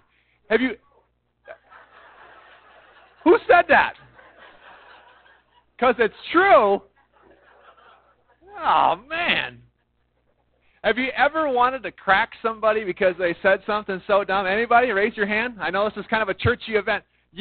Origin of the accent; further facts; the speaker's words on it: Montevideo, Minnesota, United States; I grew up in Montevideo, Minnesota. Anybody else from Montevideo?